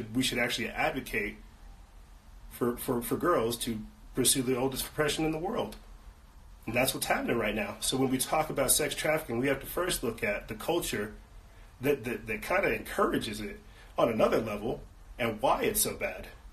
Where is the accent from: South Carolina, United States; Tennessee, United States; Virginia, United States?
South Carolina, United States; I'm not from Florida, from South Carolina.